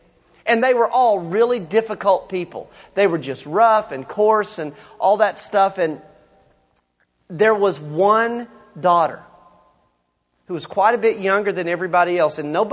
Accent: Canyon, United States; I remember growing up, I'm from Canyon

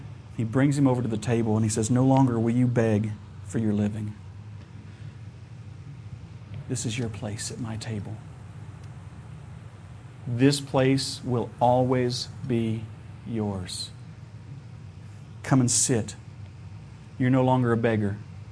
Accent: Ohio, United States; I'm from Ohio, which is about a decade behind the rest of the country.

